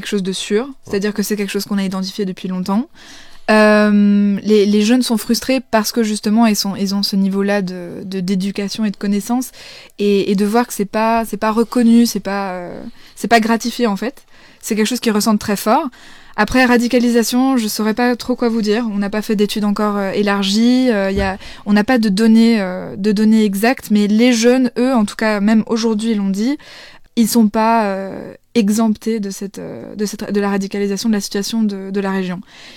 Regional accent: Belgium; moi je suis belge, donc en Belgique

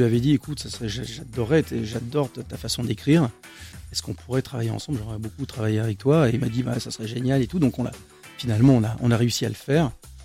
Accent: United States; now in France; J'ai grandi aux États-Unis, donc j'ai appris mon métier là-bas. J'ai appris la musique là-bas

